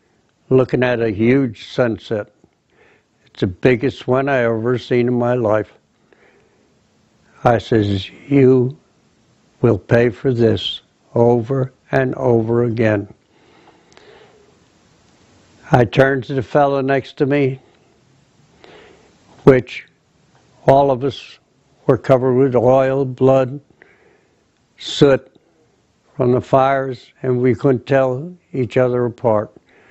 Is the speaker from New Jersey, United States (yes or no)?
yes; Union, New Jersey, United States; I'm 89 years old. I'm from Union, New Jersey.